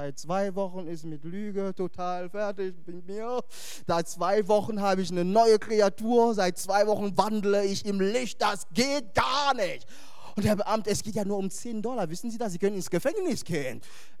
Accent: Hesse, Germany; Da, wo ich herkomme, in der Nähe, haben wir Flörsheim, das ist eine kleine Stadt. Und da sind die Leute sehr wohlhabend, sagen wir bei uns in der Gegend, in Hessen.

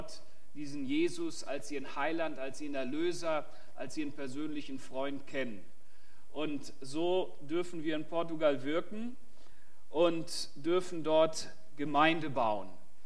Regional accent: Hanover, Lower Saxony, Germany; Weil ich aus Hannover bin. Ich bin auch Hannoveraner wie du. Ich komme allerdings nicht aus der Ichtis-Gemeinde, ich bin aus der Elim-Gemeinde.

